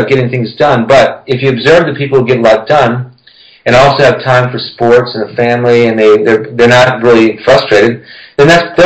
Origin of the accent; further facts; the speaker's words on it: New Orleans, Louisiana, United States; moved away as an adult; now in France; Well, it really has nothing to do with growing up in New Orleans. I just my first job outside of school was in France.